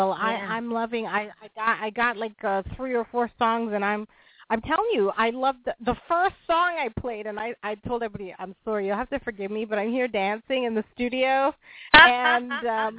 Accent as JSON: {"language": "English", "town": "Toronto", "region": "Ontario", "country": "Canada", "tie": "born or raised there", "said": "But I was very proud because Toronto is where I'm from. I grew up in Toronto, and this is where I am now."}